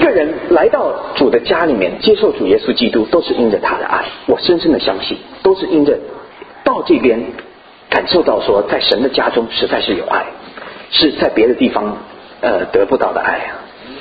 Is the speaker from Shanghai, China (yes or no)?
no; Suzhou, Jiangsu, China; 我是苏州人